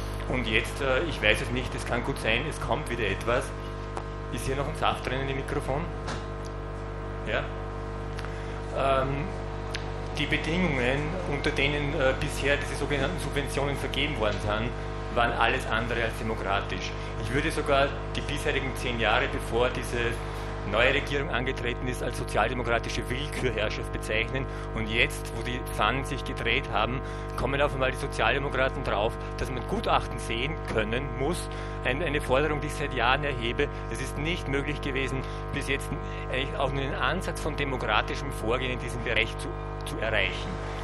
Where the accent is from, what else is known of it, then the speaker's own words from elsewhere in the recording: Braunau, Upper Austria, Austria; born there; ich komme soeben direkt aus Braunau. Braunau muss hier nicht ausdrücklich erwähnt werden, ich bin in Braunau geboren